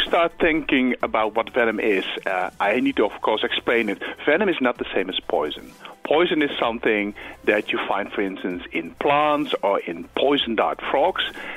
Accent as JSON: {"language": "English", "country": "Netherlands", "second_language": "English", "said": "You can hear my accent. I am a Dutch person, and I come from a country where the number one fear is not dentists or bloods or physical injuries."}